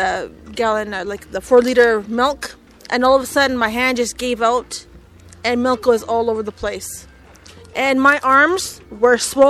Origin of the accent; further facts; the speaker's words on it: Edmonton, Alberta, Canada; I live in Edmonton, born and raised in Edmonton.